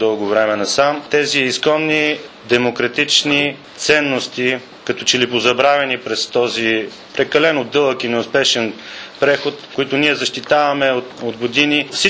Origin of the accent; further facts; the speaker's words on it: Veliko Tarnovo, Veliko Tarnovo Province, Bulgaria; born there; Аз самия съм роден в Велико Търново на 29 юли 1965 година.